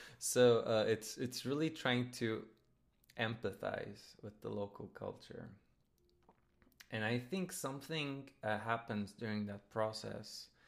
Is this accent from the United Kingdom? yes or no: no; Mediterranean coast, Turkey; also born or lived in Istanbul; I was born in Istanbul, but I spent a good amount of my childhood in the Mediterranean coast of Turkey. Sometimes to the point of spending half the year there.